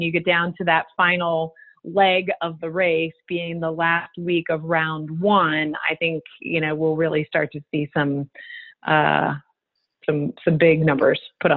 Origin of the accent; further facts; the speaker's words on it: Pennsylvania, United States; So admittedly, I have never lived anywhere else. Born and raised here. … from Ide Town, if that means anything to you.